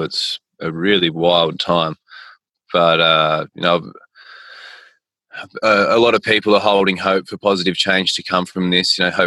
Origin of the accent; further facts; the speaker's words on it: Coffs Harbour, New South Wales, Australia; And then it can go all the way up to where I grew up near Coffs Harbour